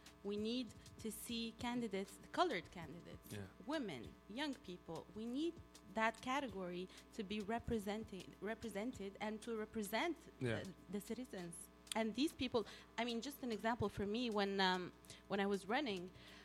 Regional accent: Canada; I grew up on Fielding. Yeah. When we just came to Canada, we lived on Fielding.

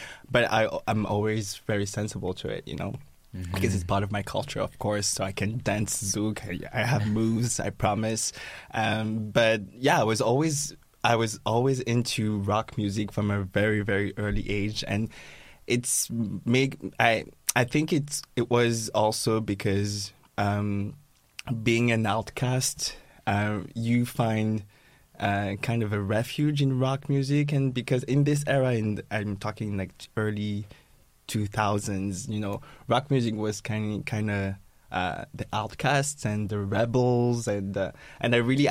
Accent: Guadeloupe; English is a second language; I'm from Guadeloupe, which is a French and next French colony, which is now a French department, which is considered like a part of France. Outside of France, just like Hawaii. Mm-hmm. We speak mainly French there.

